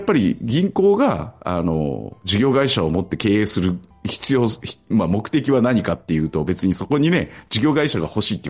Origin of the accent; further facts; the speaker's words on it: Fukuoka, Japan; 僕ら九州の人間からすると、福岡の人間からすると